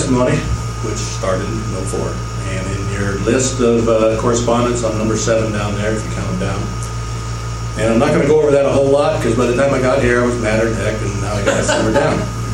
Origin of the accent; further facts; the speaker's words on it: Eureka, California, United States; I'm an RPF. I'm from the Eureka area.